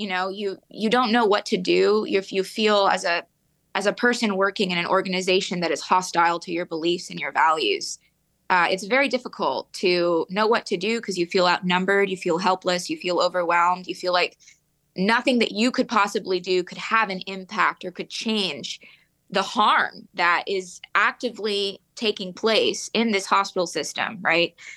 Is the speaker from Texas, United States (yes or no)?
yes; Houston, Texas, United States; Like you mentioned … I was born and raised in Houston, Texas.